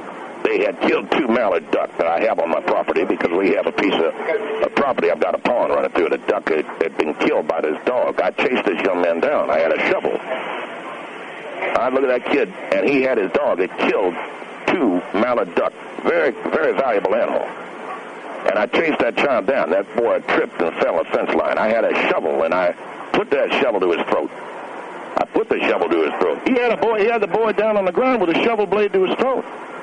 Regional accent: West Virginia, United States; I'm from West Virginia. Yes, sir.

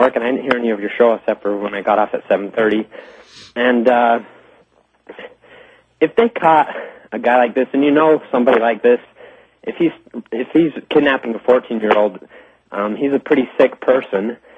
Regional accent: Utah, United States; I'm from Utah

